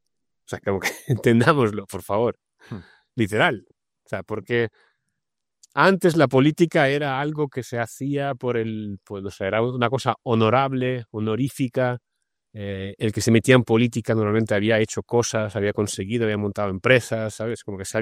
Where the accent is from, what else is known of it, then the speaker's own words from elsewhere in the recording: Russia; yo vengo de Rusia, o la URSS, ¿sabes?